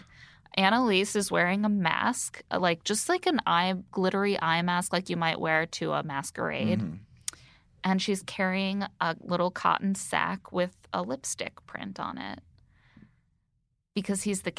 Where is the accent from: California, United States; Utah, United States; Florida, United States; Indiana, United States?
Indiana, United States; Oh, I'm from Indiana.